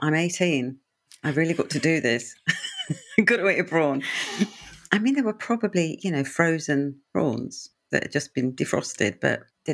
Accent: Punjab, India; but I'm North Indian, Punjabi, landlocked.

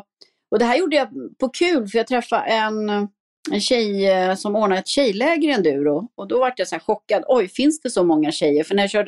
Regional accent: Täby, Stockholm County, Sweden; jag är född uppvuxen i Täby, precis bredvid Täby Galopp.

